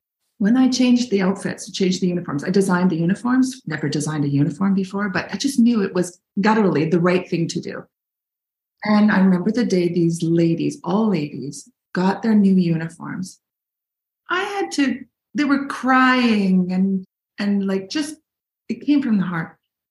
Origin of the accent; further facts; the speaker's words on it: Vancouver, British Columbia, Canada; also born or lived in Beirut; born and raised in Vancouver, Canada.